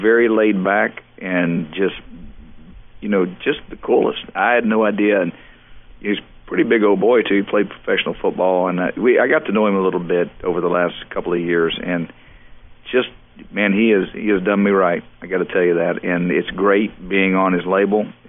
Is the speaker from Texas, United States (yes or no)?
yes; Beaumont, Texas, United States; she doesn't know I'm from Beaumont.